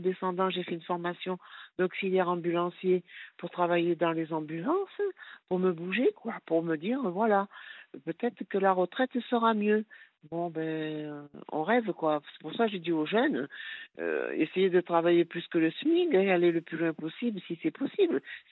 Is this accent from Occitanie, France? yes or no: no; Avignon, Provence-Alpes-Côte d'Azur, France; Et je suis d'Avignon, j'ai fait à peu près, on va dire, 10-12 kilomètres